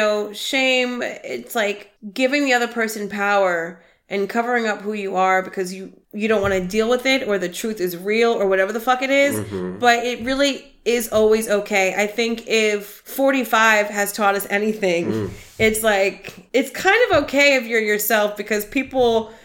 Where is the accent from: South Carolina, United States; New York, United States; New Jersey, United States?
New Jersey, United States; And I'm also from Jersey.